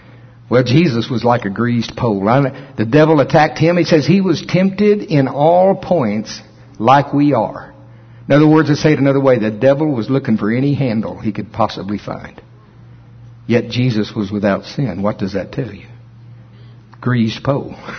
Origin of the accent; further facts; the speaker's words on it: Shawnee, Oklahoma, United States; I grew up in Shawnee, Oklahoma, and we go to the fair.